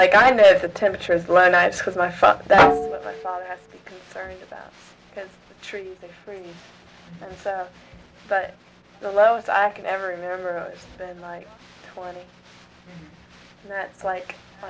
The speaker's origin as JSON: {"language": "English", "town": "Orlando", "region": "Florida", "country": "United States", "said": "We're both from Orlando, thinking, gosh."}